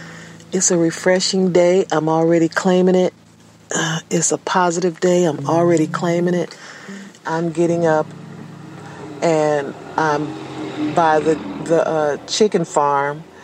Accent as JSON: {"language": "English", "town": "Richmond", "country": "United States", "tie": "born or raised there"}